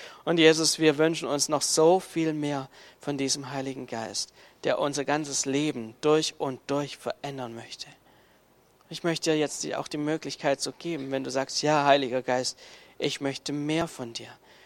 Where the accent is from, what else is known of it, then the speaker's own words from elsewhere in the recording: Baden-Württemberg, Germany; ich gucke als Pastor, Schwabe und als Erbe die ganze Sache